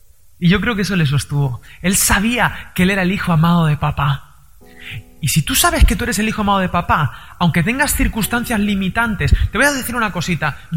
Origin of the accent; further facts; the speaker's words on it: Spain; yo que soy español y soy un poco bestia